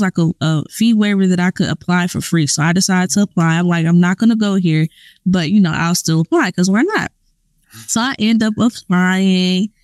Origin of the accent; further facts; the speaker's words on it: Georgia, United States; because I'm originally from Georgia, you know, I thought about the AUC, but I didn't think I really wanted to be there because I've already experienced, like, Atlanta and everything like that.